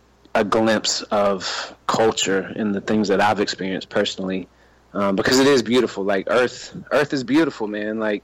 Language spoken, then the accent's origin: English; the South, United States; I'm from the South, man. So I've seen it all, bro.